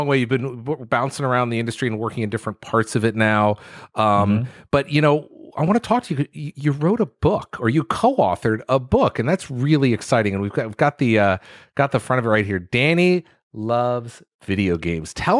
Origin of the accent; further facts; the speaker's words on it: New England, United States; You know, I grew up in New England, which is not a center for game development or video games